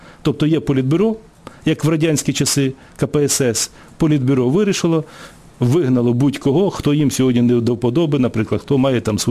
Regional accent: Donetsk, Donetsk Oblast, Ukraine; тим паче, що я із Донецька

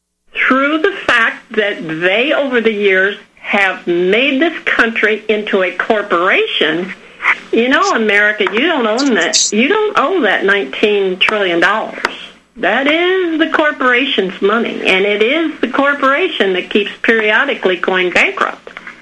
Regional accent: Florida, United States; because I'm from Florida, you know, Jeb Bush was my governor.

